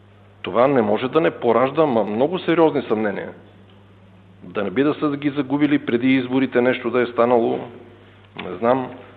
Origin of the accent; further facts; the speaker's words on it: Pleven, Pleven Province, Bulgaria; ходят до Плевен в моя роден край